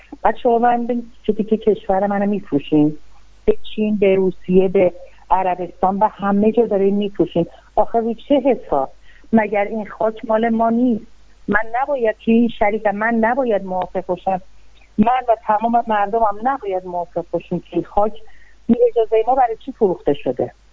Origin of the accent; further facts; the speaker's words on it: Iran; چرا باید من به عنوان یه ایرانی این حکومت یه جمهوریت رو قبول داشته باشم؟